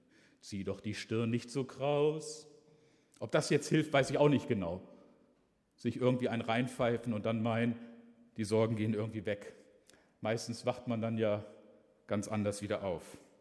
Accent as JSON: {"language": "German", "region": "Harz", "country": "Germany", "tie": "born there", "said": "ich komme aus dem Harz gebürtig"}